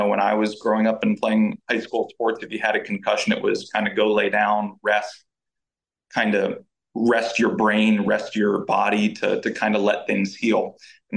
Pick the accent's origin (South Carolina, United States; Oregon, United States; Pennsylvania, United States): Pennsylvania, United States; Murrysville; So I'm from Murraysville, Pennsylvania. I went to Franklin Regional High School. There, athletics were a big part of my upbringing and background.